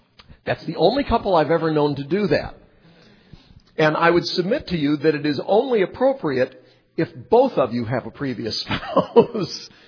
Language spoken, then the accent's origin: English; Montreat, North Carolina, United States; When I was a kid growing up in Montreat, there were a couple of missionaries who lived down the hill. Well, there were lots of missionaries who lived down the hill from us in Montreat.